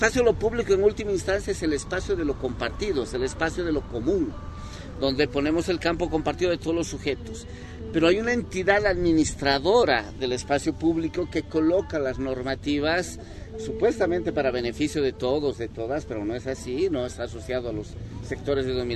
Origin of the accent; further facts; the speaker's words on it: El Alto, La Paz, Bolivia; yo podría decir en el Alto, la ciudad de donde yo vengo